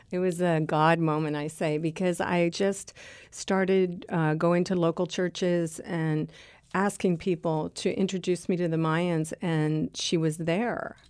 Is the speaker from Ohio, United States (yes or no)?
no; Nebraska, United States; I grew up in Nebraska